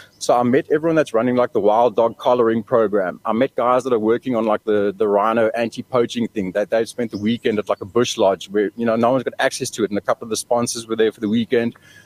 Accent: Pretoria, Gauteng, South Africa; I grew up in Pretoria. I went to Tux.

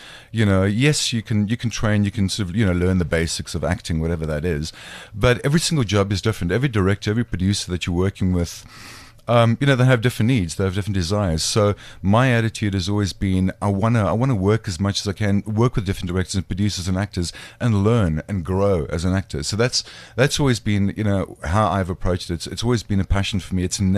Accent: Cape Town, Western Cape, South Africa; also born or lived in Johannesburg; Cape Town, okay. Spent 4 years up in Joburg

